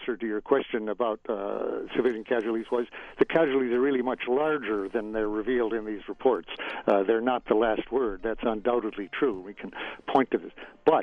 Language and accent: English; United States; which I would agree with as an American.